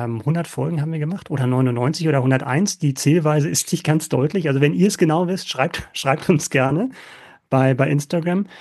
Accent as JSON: {"language": "German", "region": "Berlin", "country": "Germany", "said": "Halte ich fest, ich komme aus Berlin, ursprünglich."}